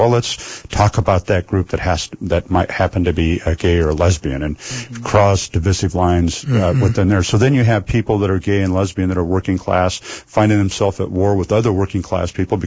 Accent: Irvington, Oregon, United States; There are a lot of people in the neighborhood I grew up in Irvington who now think that that's some kind of an offensive thing to happen

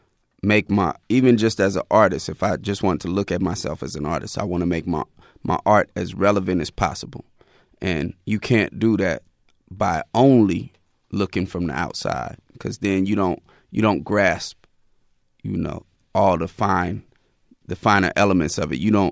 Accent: Oakland, California, United States; politically, I would say definitely growing up in Oakland, the Black Panther Party would have to be, you know, one of the main influences.

